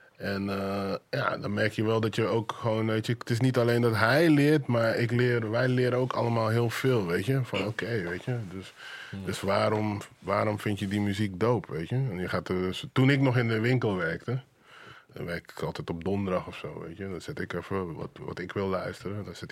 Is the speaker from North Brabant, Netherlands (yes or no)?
yes; 's-Hertogenbosch, North Brabant, Netherlands; also born or lived in Suriname; Ik kom zelf uit Brabant, weet je. Dus ik ben... ik kom zelf uit Brabant, weet je. Ik ben in Suriname geboren, maar ik kom uit Den Bosch.